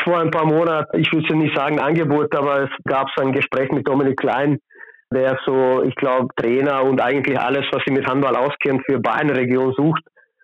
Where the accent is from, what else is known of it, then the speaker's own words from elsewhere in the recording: Maglaj, Federation of Bosnia and Herzegovina, Bosnia & Herzegovina; ich komme ursprünglich aus Maglaj, das ist eine ganz kleine Stadt in Bosnien und Herzegowina.